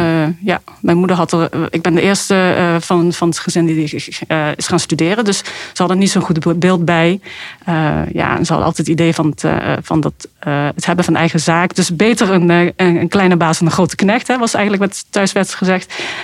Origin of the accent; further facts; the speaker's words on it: Helmond, North Brabant, Netherlands; also born or lived in Zhejiang, China; Dus mijn jeugdjaar heb ik doorgebracht in Helmond.